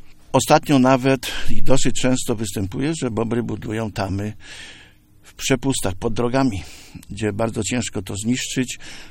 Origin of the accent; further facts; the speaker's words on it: Greater Poland Voivodeship, Poland; mimo że pochodzę też z miasta, tu z powiatu rawickiego